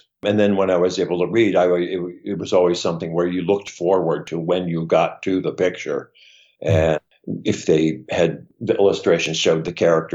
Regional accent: Chicago, Illinois, United States; even though I grew up in Chicago.

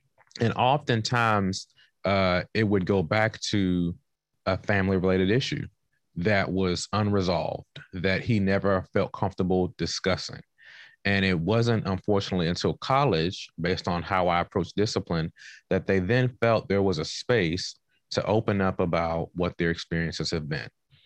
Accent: Washington, District of Columbia, United States; I am originally from Southeast Washington, D.C. I've had the opportunity to make my way across the country. So I was born in Washington, D.C., worked in North Carolina, Oklahoma, and then California.

